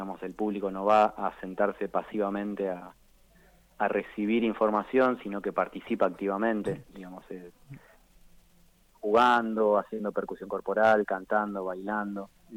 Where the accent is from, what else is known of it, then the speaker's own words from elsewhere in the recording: Santa Fe, Argentina; Matías Yurgin, somos los dos santafesinos, nos conocemos desde la adolescencia.